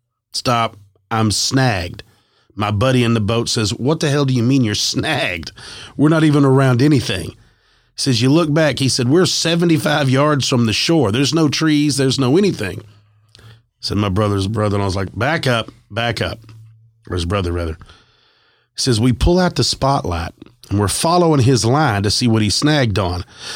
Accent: New Jersey, United States; I'm in my early 60s. I grew up here in New Jersey.

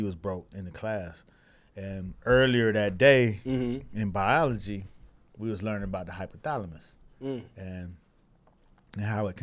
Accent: Miami, Florida, United States; I'm from Miami.

